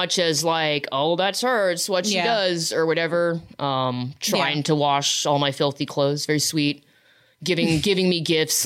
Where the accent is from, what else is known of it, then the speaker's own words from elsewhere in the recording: Memphis, Tennessee, United States; Memphis, Tennessee.